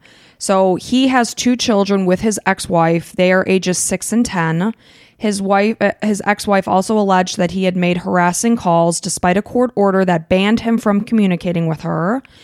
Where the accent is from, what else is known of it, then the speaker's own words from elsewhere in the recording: Illinois, United States; I grew up in Illinois and I know that this wouldn't happen.